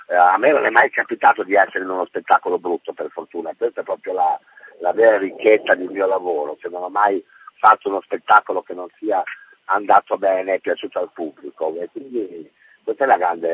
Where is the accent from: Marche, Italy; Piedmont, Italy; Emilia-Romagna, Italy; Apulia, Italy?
Emilia-Romagna, Italy; porto un carattere che conosco bene, appunto un carattere romagnolo